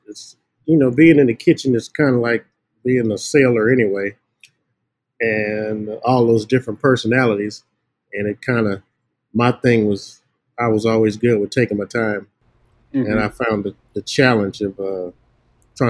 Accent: Louisiana, United States; accent: Southern; and then of course I'm from Louisiana, so I don't talk like the people in. So that was a good adjustment. That was a good 2 years of being made fun of because of my Southern accent.

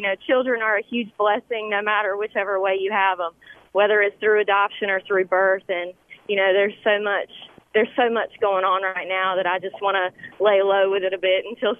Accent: North Carolina, United States; I do. I'm from North Carolina.

